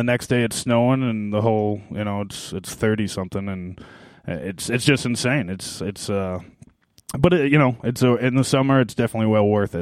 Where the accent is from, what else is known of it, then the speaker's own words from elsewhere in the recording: Minnesota, United States; We're from Minnesota